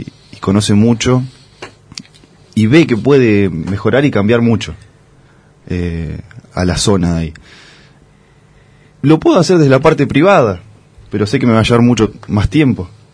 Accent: Hualcaina, Chubut, Argentina; also born or lived in Madrid / Esquel; salí, estuve un tiempo en Madrid, después me vine a Esquel a estudiar, y siempre, o sea, me crié, soy nacido en Hualcaina, conozco a la gente de allá, soy de zona de campo

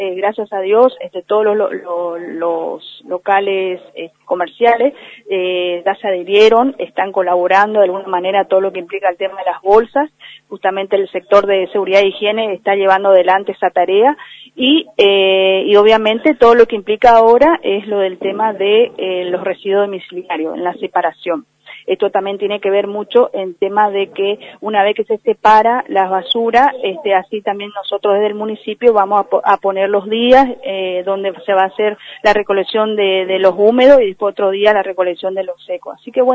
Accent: Puerto Iguazú, Misiones, Argentina; born there; si nosotros nacimos acá en Iguazú, somos parte de este territorio iguazuense

